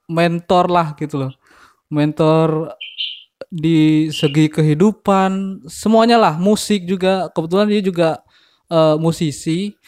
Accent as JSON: {"language": "Indonesian", "town": "Probolinggo", "region": "East Java", "country": "Indonesia", "lives_now": "Malang, Indonesia", "said": "gue sebagai orang yang ngerantau ke Malang gitu ya, dari kota asal gue di Probolinggo itu"}